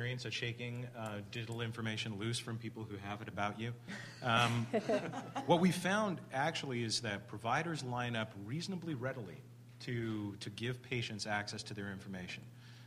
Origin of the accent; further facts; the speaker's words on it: Canada; I'm a Canadian citizen, so I'm somewhat familiar with the same problem elsewhere